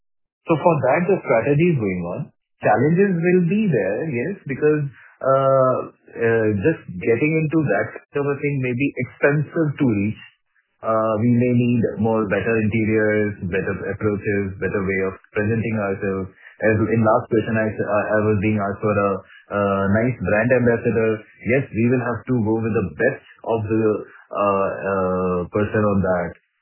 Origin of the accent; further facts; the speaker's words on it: Jaipur, Rajasthan, India; we are basically, we are Marwari family from Jaipur.